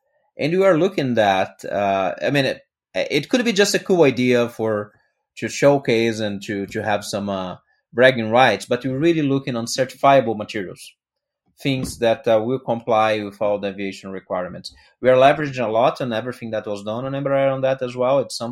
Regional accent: Rio de Janeiro, Brazil; English is a second language; also born or lived in Singapore; now in San Jose, United States; San Jose, actually, yes. Where I live. It's a great community. I'm originally from Rio, so it's very hard for a carioca to say any other city but Rio.

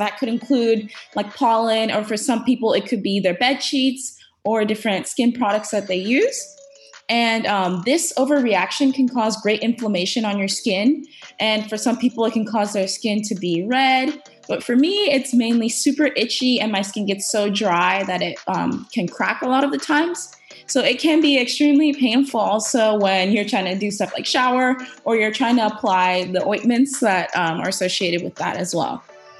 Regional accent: Houston, Texas, United States; mm-hmm. also a senior. I'm from Houston, Texas, and I have eczema.

